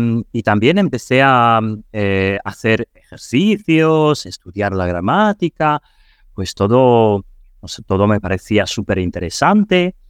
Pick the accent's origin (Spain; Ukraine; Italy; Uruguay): Ukraine; Spanish is a second language; soy de Ucrania, ahora vivo en Kiev, soy profesor de inglés